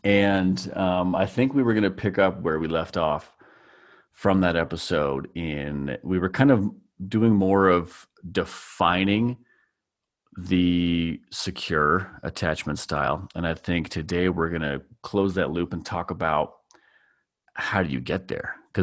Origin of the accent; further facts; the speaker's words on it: Edmonton, Alberta, Canada; My hometown of Edmonton is